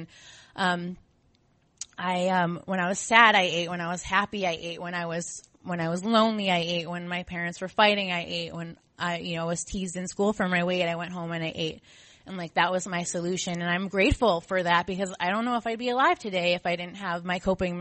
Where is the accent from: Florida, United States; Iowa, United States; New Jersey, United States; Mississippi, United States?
New Jersey, United States; I grew up in New Jersey, and I'm Italian and Jewish.